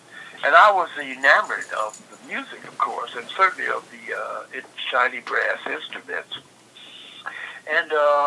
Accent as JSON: {"language": "English", "town": "Detroit", "region": "Michigan", "country": "United States", "tie": "born or raised there", "also_born_or_lived": "Joplin, Missouri", "said": "Okay, well, I'm from Joplin, Missouri. I was born there. And I moved from Joplin in 1948 to Detroit. And then the rest of my childhood was in Detroit."}